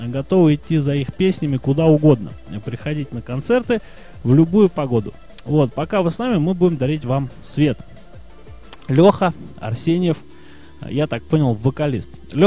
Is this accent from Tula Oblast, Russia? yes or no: yes; Tula, Tula Oblast, Russia; Вот, и сейчас я буду слушать первый раз своих земляков, хотя родился и вырос в Туле.